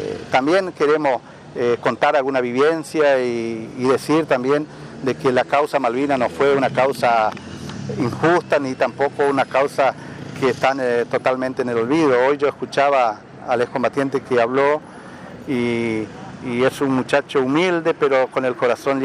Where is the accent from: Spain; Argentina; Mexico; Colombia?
Argentina; llamar a la reflexión como argentino, de que tenemos que ser agradecidos de tener una patria generosa como la Argentina